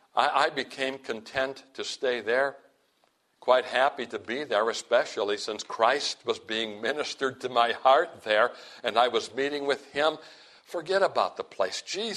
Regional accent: Midwest, United States; I remember the Lord impressing the Midwest on my heart in particular, maybe because I'm from the Midwest.

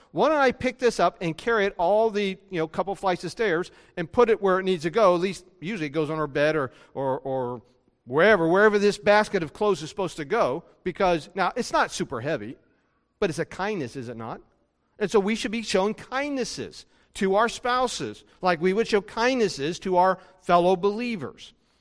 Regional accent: West Virginia, United States; Okay, I grew up in West Virginia. You know, I have a certain hillbilly way of thinking about things.

